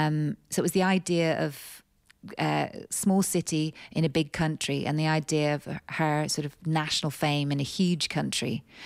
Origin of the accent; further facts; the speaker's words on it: Ireland; as an Irish person, you just can't be that rude.